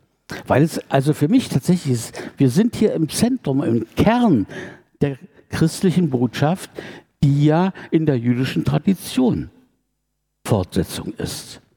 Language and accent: German; Germany; würde ich mal sagen, jetzt wir als Deutsche